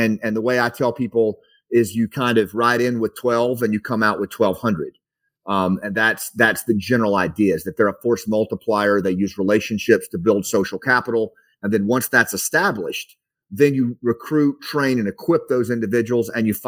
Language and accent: English; Mount Ida, Arkansas, United States; the little town I grew up in Mount Ida, Arkansas.